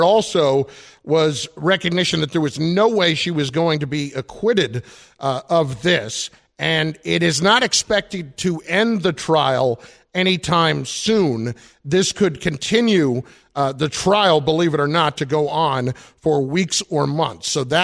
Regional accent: New Jersey, United States; There's not much swag in Jersey, and I love my home state.

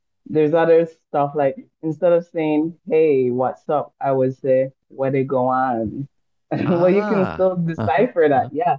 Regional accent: Belize; accent: Belizean Creole; I would say my accent is, not necessarily a typical Belizean accent, because I've done, as you know, I've worked internationally, I lived internationally, so yeah. But we do have a dialect that's called Creole, quite similar to the Jamaican patois, so yeah.

